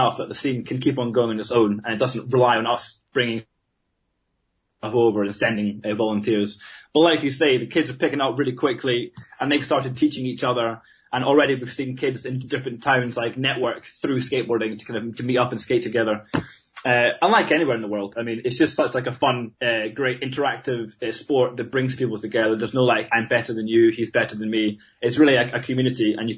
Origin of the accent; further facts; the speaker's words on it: Scotland, United Kingdom; I'm from Scotland